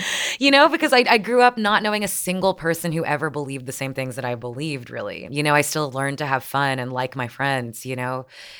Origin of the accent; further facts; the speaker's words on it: Canada; born there; I was born in Canada, but I went for 12 years to a school attached to the second biggest megachurch in the States. It's a Southern Baptist, very conservative, very white school.